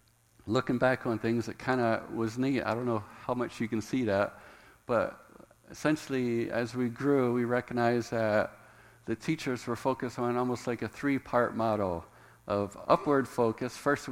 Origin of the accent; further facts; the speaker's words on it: Indiana, United States; also born or lived in Maryland / Thailand; I was born in Maryland. I grew up in Indiana. Sandy grew up in Jersey. And then we just spent like the last 19 years in Thailand.